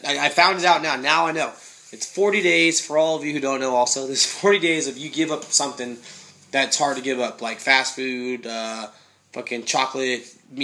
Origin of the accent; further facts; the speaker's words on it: United States; because I'm an American guy